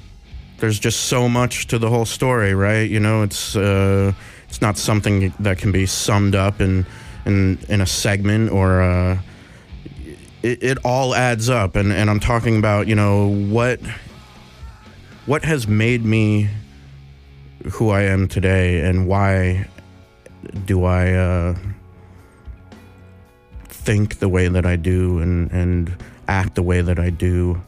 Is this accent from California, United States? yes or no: no; Hawaii, United States; born there; also born or lived in Washington / South Carolina; and I was born in Hawaii, and we lived in Washington State and South Carolina and probably a few other places that I don't even remember.